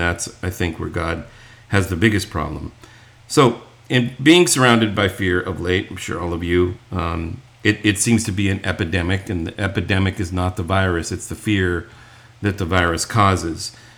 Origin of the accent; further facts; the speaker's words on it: Hacienda Heights, California, United States; we had this big backyard when I grew up in Hacienda Heights. We lived up in a hill, and most of the stuff up there was undeveloped